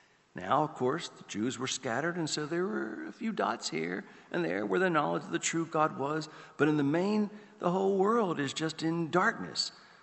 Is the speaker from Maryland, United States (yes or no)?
yes; Baltimore, Maryland, United States; I grew up in Baltimore. I know some bad neighborhoods